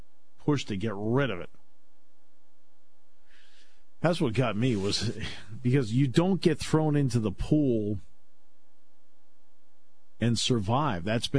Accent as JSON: {"language": "English", "town": "Enfield", "region": "Connecticut", "country": "United States", "tie": "born or raised there", "said": "There's a girl in my hometown in Enfield, Connecticut, that made the 2000 Sydney Olympic team."}